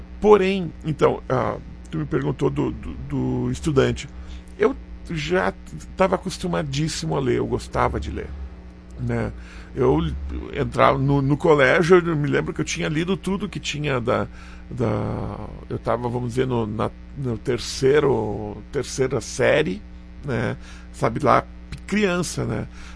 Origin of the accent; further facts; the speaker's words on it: Campinas, São Paulo, Brazil; moved away as an adult; also born or lived in Paraná; now in Caxias, Brazil; eu nasci no Paraná, né, e com 6 anos, a gente foi morar em Campinas, em São Paulo, né, por causa do meu pai, que fazia essas viagens, né. E daí, quando ele adoeceu de verdade, a gente veio aqui para Caxias